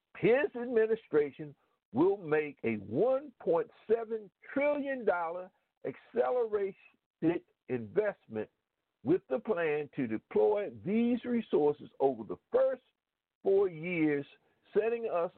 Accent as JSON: {"language": "English", "region": "South Carolina", "country": "United States", "tie": "born or raised there", "said": "one of my business associates who is working with a group out of my home state of South Carolina"}